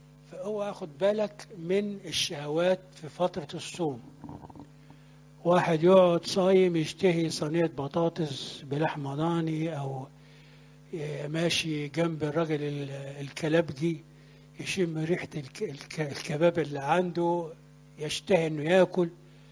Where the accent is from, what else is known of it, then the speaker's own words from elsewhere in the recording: Upper Egypt, Egypt; حتى عندنا في الصعيد بيعملوها كتير قوي